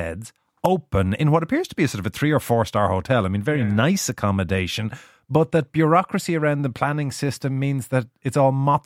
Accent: Ireland; The whole idea of the Irish nation saying it's nice to every now and then celebrate the fact that we're Irish.

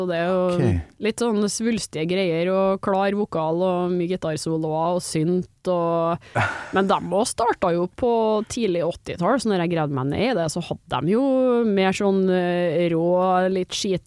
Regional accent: Trondheim, Trøndelag, Norway; Ja, ikke sjukt, jeg kommer fra Trondheim. Jeg tror jeg bare har blitt vær I dialekten.

